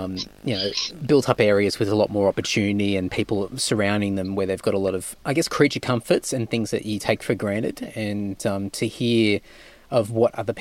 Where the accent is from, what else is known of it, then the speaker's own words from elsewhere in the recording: Cunnamulla, Queensland, Australia; also born or lived in Emerald / Rockhampton; When I was a kid, I grew up in Cunnamulla, which was like 10 hours west of Brisbane, and I lived a little while in Emerald in central Queensland, and Rockhampton, which is a little bit a bigger town.